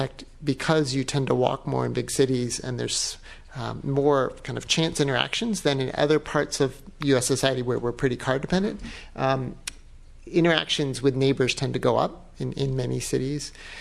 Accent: Chapel Hill, North Carolina, United States; now in Washington, United States; So if growing up in Chapel Hill, if you ask people in Chapel Hill what their community was, they'd probably just say all of Chapel Hill. Living in D.C. now

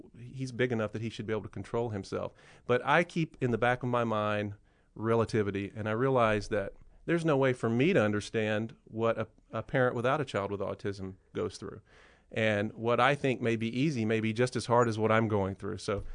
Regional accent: Ruston, Louisiana, United States; now in Charlottesville, United States; I've got a massive campaign going on for me in my hometown of Ruston, Louisiana, here in Charlottesville

